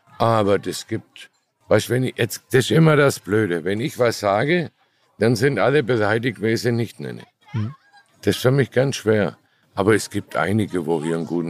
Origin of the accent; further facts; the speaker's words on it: Baden-Württemberg, Germany; Ich bin Schwabe.